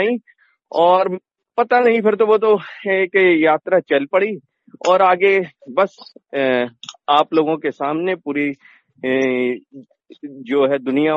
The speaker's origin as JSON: {"language": "Hindi", "town": "Jabalpur", "region": "Madhya Pradesh", "country": "India", "tie": "born or raised there", "said": "मैं मध्य प्रदेश की संस्कार धानी जबलपुर में जन्मा, यहीं पला बढ़ा।"}